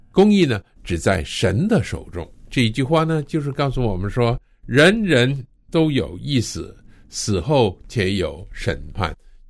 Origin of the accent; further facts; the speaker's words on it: China; 我是中国人，我出生在日本人侵略我们中国的时间